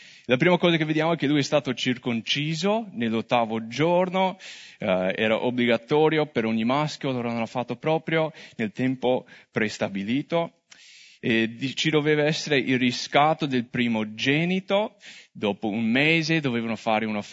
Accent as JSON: {"language": "Italian", "country": "United States", "said": "io sono americano e durante Covid il governatore dello stato in cui abito, Minnesota"}